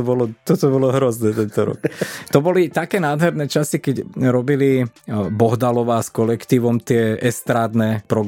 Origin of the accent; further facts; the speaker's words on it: Bratislava, Bratislava Region, Slovakia; Dneska napríklad ja pochádzam z Bratislavy